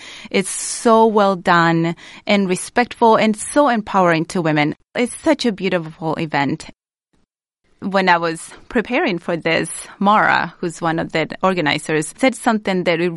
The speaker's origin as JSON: {"language": "English", "town": "Santiago", "region": "Santiago Metropolitan Region", "country": "Chile", "tie": "born or raised there", "second_language": "English", "lives_now": "United States", "said": "I'm originally from Santiago, Chile. Now, Chile is a democracy, but I grew up in a dictatorship."}